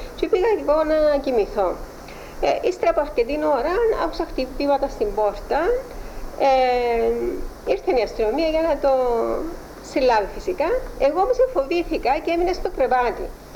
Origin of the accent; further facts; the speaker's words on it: Larnaca, Larnaca District, Cyprus; born there; Ναι, γεννήθηκα στη Λάρνακα 27 Νοεμβρίου του 1936.